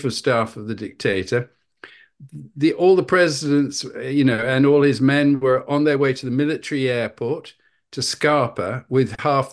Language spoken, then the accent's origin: English; Havana, Cuba; also born or lived in London, United Kingdom; I was born in London, but age 6, I was taken to Havana, Cuba, by my parents, my British father and Colombian mother from Barranquilla, Colombia, put into a Cuban school. Within 3 months, I could speak Spanish. I'm bilingual.